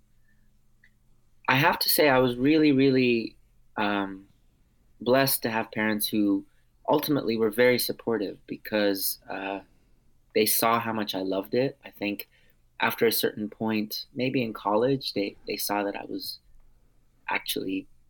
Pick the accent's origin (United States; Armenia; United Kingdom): Armenia; first language Armenian; English is a second language; It was my first language when I was growing up, so I learned English when I went to school when I was around 5, and yeah, it's a very important part of who I am. We are a small tribe, the Armenians